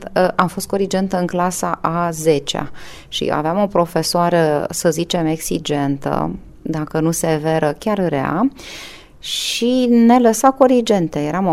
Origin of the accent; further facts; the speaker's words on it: Galați, Galați County, Romania; Noi suntem de acolo, acolo sunt rădăcinile noastre, asta este identitatea noastră. Suntem oameni de la Dunăre, într-un oraș care are o pecete culturală, chiar dacă el a fost industrializat masiv și muncitoresc considerat